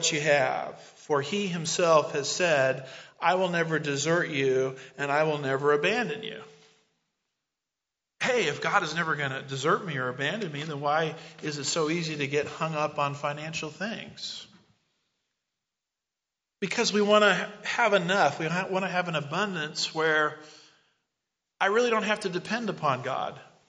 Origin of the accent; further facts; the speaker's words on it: United States; Why do I have two cars? Because I'm an American, right?